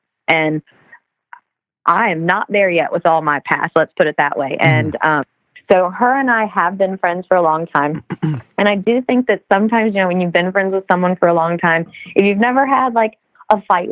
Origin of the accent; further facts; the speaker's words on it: Mint Hill, North Carolina, United States; Okay, so I'm not from Raleigh, but I'm from North Carolina. Okay. A little town called Mint Hill, right on the outskirts of Charlotte. and born and raised in the same house. Yeah, my parents still live there.